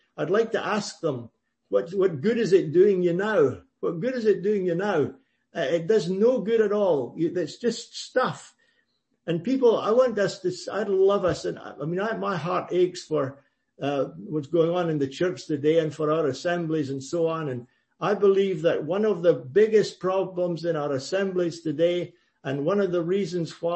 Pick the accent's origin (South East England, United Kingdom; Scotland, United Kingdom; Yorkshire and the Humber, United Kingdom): Scotland, United Kingdom; I thank God for my heritage in the assemblies when I was a boy and growing up in Scotland.